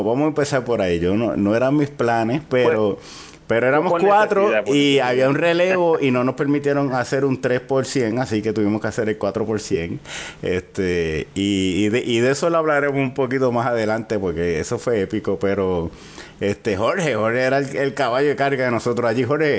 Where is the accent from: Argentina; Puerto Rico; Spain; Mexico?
Puerto Rico; como buenos puertorriqueños, ese primer juego que fue contra Cuba, pues nosotros discutimos más entre nosotros que jugar.